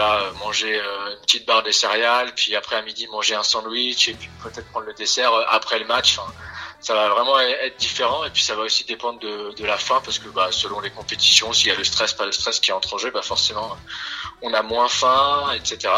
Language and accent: French; Ligné, Pays de la Loire, France; j'ai 25 ans, je suis originaire de Ligné, en Loire-Atlantique, à Nantes.